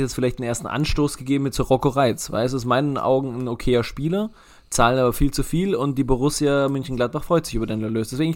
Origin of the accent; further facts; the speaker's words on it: Ecuador; aber ich komme aus Ecuador.